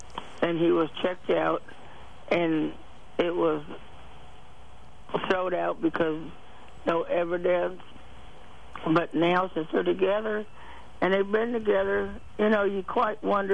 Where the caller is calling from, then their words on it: Chattanooga, Tennessee, United States; I live in Chattanooga, Tennessee.